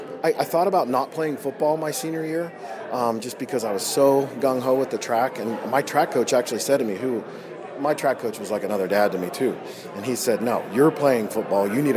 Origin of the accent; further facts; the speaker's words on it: Grove City, United States; just great experience growing up in Grove City. Great teachers, great mentors, great families.